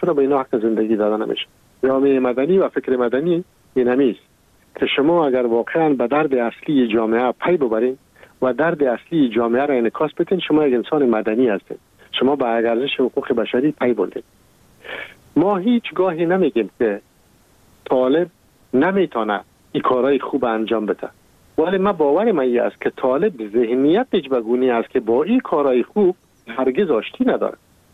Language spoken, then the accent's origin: Persian; Afghanistan; moved away; شخص خودم تقریبا حدود 1-2 سال میشه که من از بیرون از افغانستان هستم